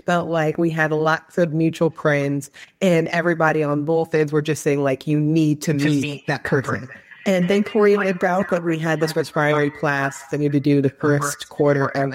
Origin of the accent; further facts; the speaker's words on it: Sacramento, California, United States; now in Seattle, United States; Yeah, so I'm originally from Sacramento and then basically decided that I wanted to be kind of a different part of the West Coast